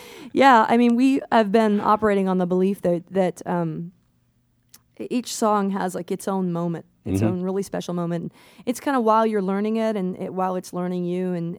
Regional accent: Seattle, Washington, United States; I mean, we're from Seattle.

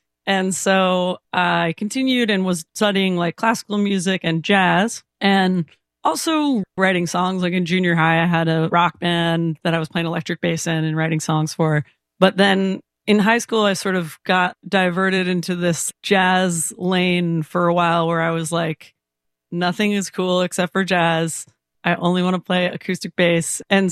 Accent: Iowa City, Iowa, United States; born or raised there

